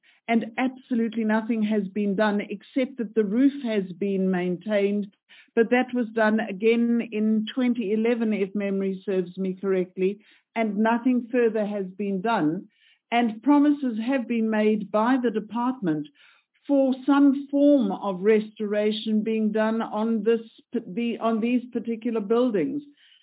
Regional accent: Gauteng, South Africa; I am from Gauteng

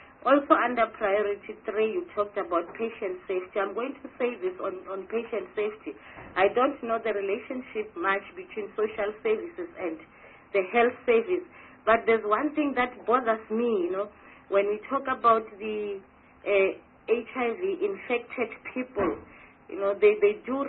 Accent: Mpumalanga, South Africa; I'm coming from Mpumalanga in the area that is called former KwaNdebele area

